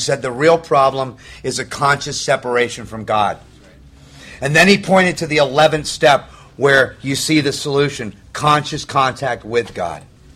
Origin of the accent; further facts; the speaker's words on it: Malibu, California, United States; you know, I grew up in Malibu.